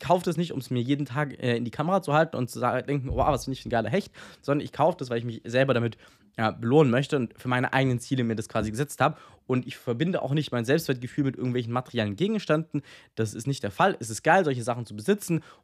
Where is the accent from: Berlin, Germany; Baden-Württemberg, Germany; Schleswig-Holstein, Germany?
Baden-Württemberg, Germany; wir kommen aus der Nähe von Stuttgart, ne, das ist hier beim Stuttgarter Flughafen